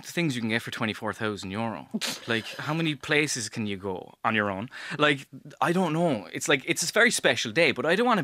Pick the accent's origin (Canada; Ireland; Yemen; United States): Ireland; Cork, Munster; And Emily's from Waterford, I'm from Cork, so I had to extend the range on the old Tinder.